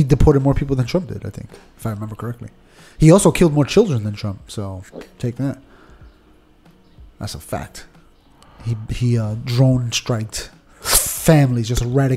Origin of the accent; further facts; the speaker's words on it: United States; But as an American people, we should have the freedom to do it.